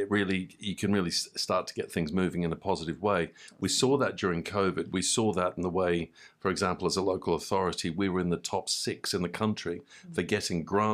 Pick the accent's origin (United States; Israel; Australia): Australia; Gold Coast, Queensland; because I grew up on the Gold Coast in Queensland.